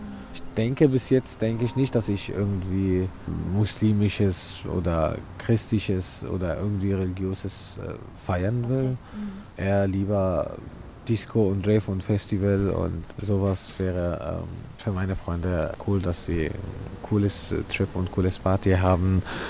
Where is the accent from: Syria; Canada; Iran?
Syria; now in Berlin, Germany; Ich komme aus Syrien und wohne hier seit 8 Jahren in Berlin.